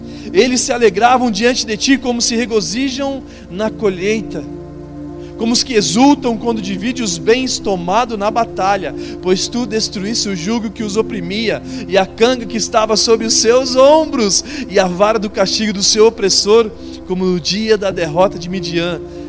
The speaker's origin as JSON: {"language": "Portuguese", "region": "São Paulo", "country": "Brazil", "tie": "born or raised there", "said": "lá em São Paulo, onde eu nasci, onde eu morei."}